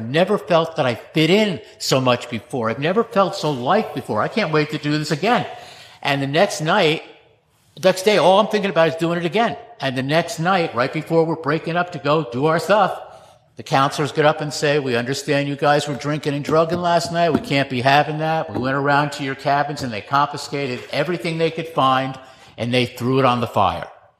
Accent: New Jersey, United States; also born or lived in Tampa; I was born in Florida, in Tampa. I grew up in New Jersey.

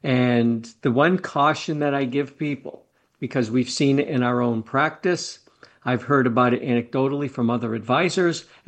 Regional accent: Colorado, United States; When people hear, still now, I'm from Colorado, and if they haven't met me yet, they don't know why I want to move.

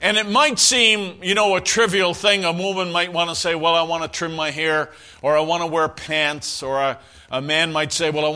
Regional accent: Newfoundland and Labrador, Canada; I grew up in Newfoundland, right?

